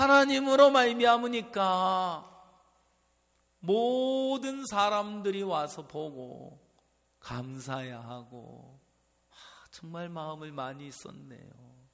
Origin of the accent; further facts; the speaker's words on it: Daejeon, South Korea; 저도 대전 사람입니다만은